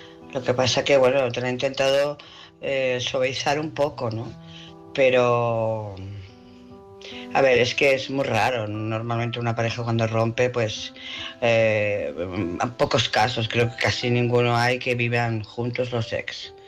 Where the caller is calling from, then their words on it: Barcelona, Catalonia, Spain; de Barcelona.